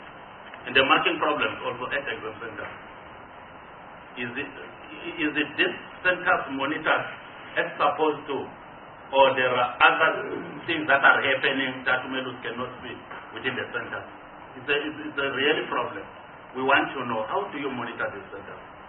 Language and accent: English; Mpumalanga, South Africa; I'm from Mpumalanga